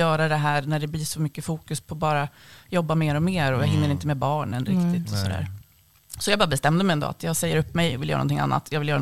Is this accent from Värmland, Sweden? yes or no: no; Örnsköldsvik, Västernorrland County, Sweden; Född och uppvuxen i både i Örnsköldsvik och i företaget